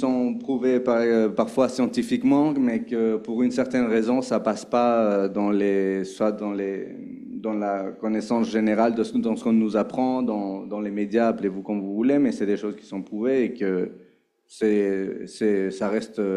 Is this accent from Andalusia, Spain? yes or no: no; Madrid, Community of Madrid, Spain; moved away; also born or lived in Israel; moi je suis né en Israël et à mes 4 ans, ma mère et moi nous sommes partis à Madrid, j'ai grandi toute ma vie en Espagne.